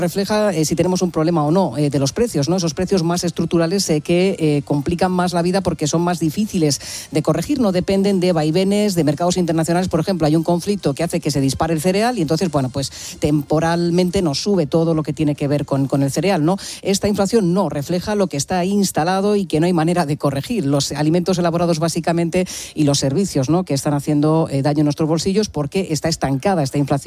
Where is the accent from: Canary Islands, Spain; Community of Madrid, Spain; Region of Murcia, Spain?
Region of Murcia, Spain; Jumilla; que yo soy de Jumilla y lo sé